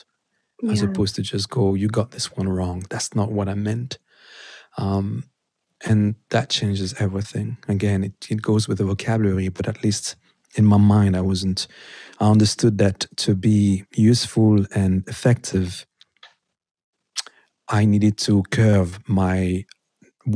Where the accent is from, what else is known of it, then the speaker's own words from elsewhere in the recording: Paris, Île-de-France, France; English is a second language; I really disliked it because I'm French. I'm from Paris in particular.